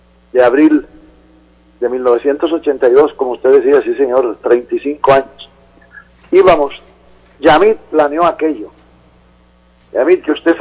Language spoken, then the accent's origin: Spanish; Colombia; Hicimos como periodistas y como colombianos lo que teníamos que hacer.